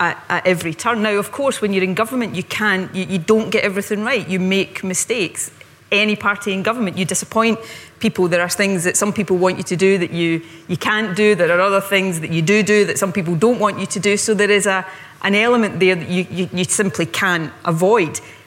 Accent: Scotland, United Kingdom; the joke in Glasgow, or where I grew up in Ayrshire

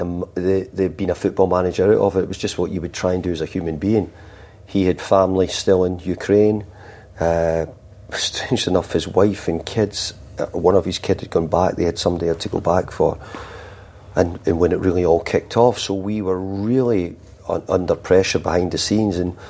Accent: Scotland, United Kingdom; if something happened up to you in Scotland, you know, we're both from Scotland, you know.

